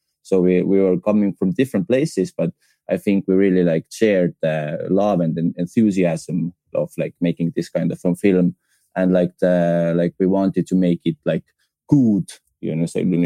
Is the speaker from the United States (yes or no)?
no; Estonia; English is a second language; We are from Eastern Europe.